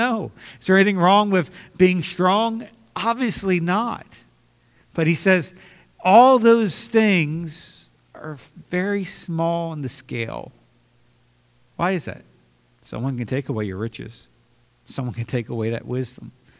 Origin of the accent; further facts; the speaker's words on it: United States; Well, I think it's great that I'm American.